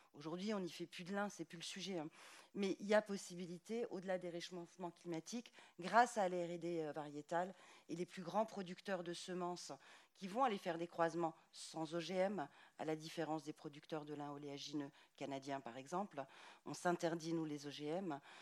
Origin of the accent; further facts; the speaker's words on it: Grand Est, France; Je suis alsacienne et j'ai tendance à le raconter à chaque fois.